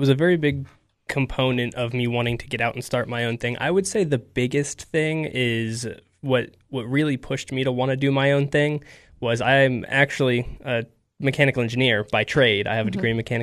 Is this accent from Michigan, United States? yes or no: no; Tennessee, United States; now in Central Tennessee, United States; And so, and he's got family here, and I'm from West Tennessee, but I've made Central Tennessee my home.